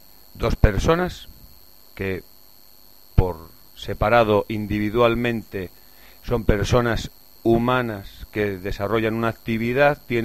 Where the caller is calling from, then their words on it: Salas, Asturias, Spain; de Salas.